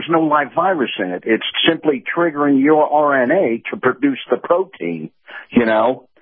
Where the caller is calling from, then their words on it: St. Petersburg, Florida, United States; Hey, Captain. … in St. Pete.